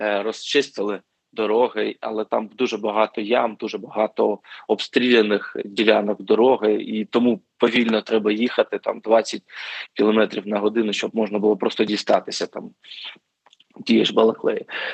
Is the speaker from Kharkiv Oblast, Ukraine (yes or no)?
yes; Kharkiv, Kharkiv Oblast, Ukraine; От у Харківській області, я сам з Харкова